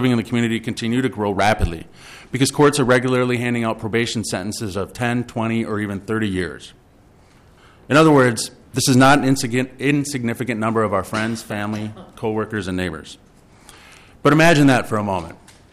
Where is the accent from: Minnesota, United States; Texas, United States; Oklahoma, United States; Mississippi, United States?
Minnesota, United States; Owatonna; Growing up in Owatonna, I was taught that the right to vote is not just an important, sacred right